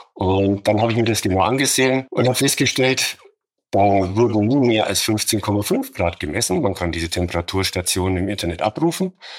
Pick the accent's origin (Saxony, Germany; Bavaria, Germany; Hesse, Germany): Bavaria, Germany; Munich; Ich komme halt aus München.